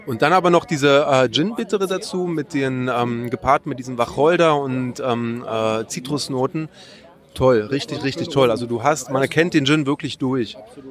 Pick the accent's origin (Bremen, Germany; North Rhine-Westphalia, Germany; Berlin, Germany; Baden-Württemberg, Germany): Berlin, Germany; born there; da ich ja eh jetzt wieder in Berlin wohne, wo ich auch geboren wurde